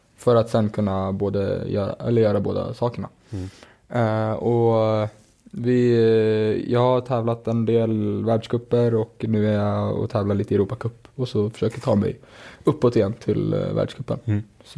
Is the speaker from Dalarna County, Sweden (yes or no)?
yes; Leksand, Dalarna County, Sweden; Bott upp i Sälen, hemma i Leksand igen, och sen så reser vi en del på vintern och tävlar.